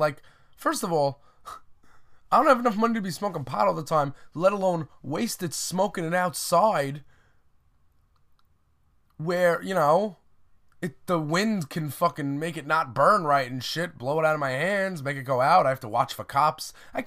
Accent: Staten Island, New York, United States; I am from New York City. I'm from Staten Island, but I was in the city over the last couple days.

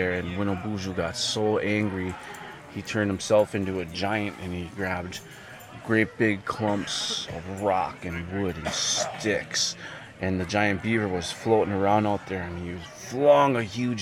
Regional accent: Wisconsin, United States; I come from the Red Cliff Band of Lake Superior Chippewa. … I'm from the Eagle Clan.

